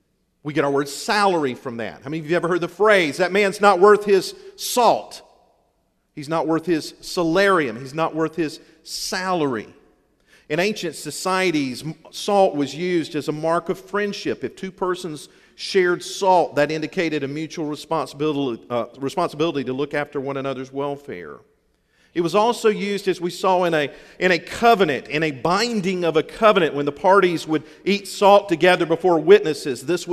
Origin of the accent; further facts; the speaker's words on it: Seneca, South Carolina, United States; where I grew up in Seneca, South Carolina, in the foothills of the mountains up there.